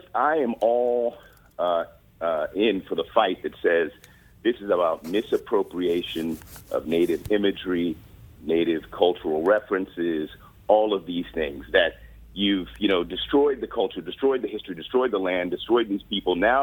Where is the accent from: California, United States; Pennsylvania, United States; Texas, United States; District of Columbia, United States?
District of Columbia, United States; Washington; I grew up in Southeast D.C., minutes from RFK Stadium, Chocolate City.